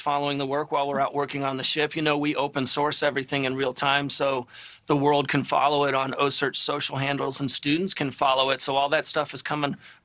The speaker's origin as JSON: {"language": "English", "town": "Louisville", "region": "Kentucky", "country": "United States", "tie": "born or raised there", "said": "I happen to be visiting my parents. I grew up here in Louisville, so I'm in town for the weekend."}